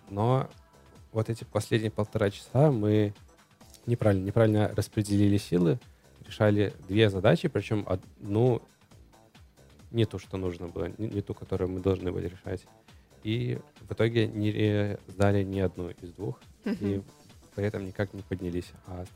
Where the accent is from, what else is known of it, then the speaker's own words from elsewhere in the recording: Mozyr, Gomel Region, Belarus; У нас, в общем, в городе, откуда я родом, город Мозырь, это в южной части Беларуси.